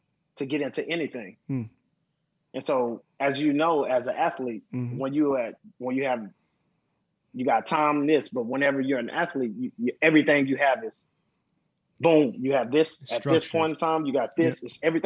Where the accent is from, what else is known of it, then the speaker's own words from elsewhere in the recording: Dallas, Texas, United States; Dallas, Texas.